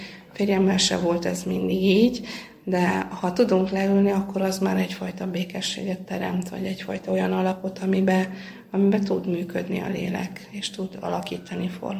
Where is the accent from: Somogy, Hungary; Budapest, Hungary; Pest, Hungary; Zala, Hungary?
Somogy, Hungary; Tehát, hogy én somogyi vagyok